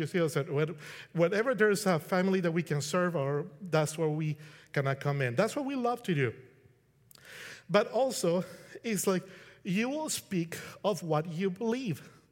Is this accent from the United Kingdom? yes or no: no; Colombia; I'm from Colombia, by the way.